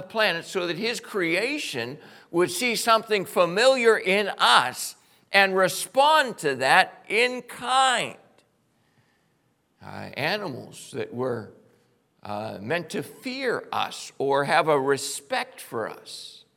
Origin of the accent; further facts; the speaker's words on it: Pittsburgh, Pennsylvania, United States; I come from Pittsburgh. The air quality, the rivers have changed dramatically over my lifetime.